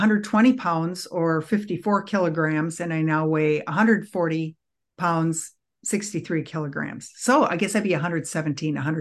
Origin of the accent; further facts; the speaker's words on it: Minneapolis, Minnesota, United States; I'm a food and sugar addict. I'm from Minneapolis, Minnesota.